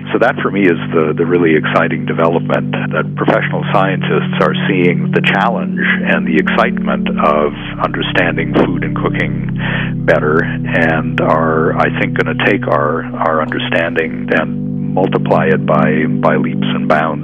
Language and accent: English; Midwest, United States; But I grew up in the Midwest in the 50s and 60s and had, for the most part, a fairly ordinary middle American diet